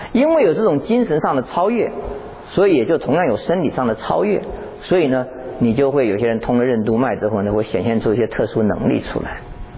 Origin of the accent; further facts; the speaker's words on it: China; 在我们中国人这一套这种